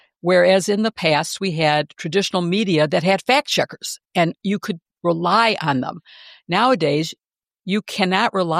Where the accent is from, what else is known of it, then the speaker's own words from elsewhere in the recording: Evanston, Illinois, United States; I've witnessed the immigration raids right here in my hometown in Evanston and in Chicago, which is the adjacent area